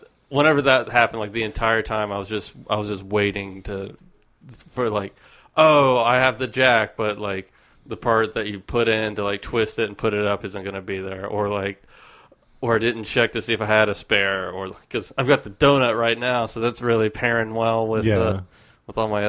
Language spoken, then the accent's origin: English; Canada; I'm from Canada, eh?